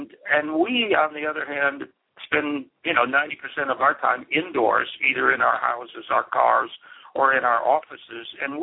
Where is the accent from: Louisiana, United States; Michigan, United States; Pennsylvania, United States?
Michigan, United States; who even me in the 50s growing up in Michigan, I watched TV